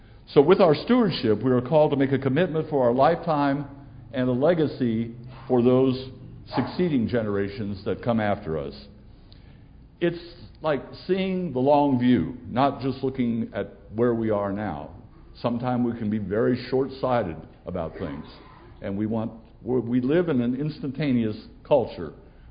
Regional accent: Ohio, United States; I grew up in Ohio in a farm community, and they're the most patient and faithful people in the world.

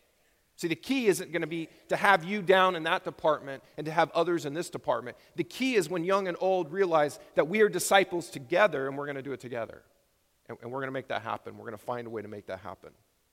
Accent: Texas, United States; God has planted me back in my home state of Texas, which is the best state in the world.

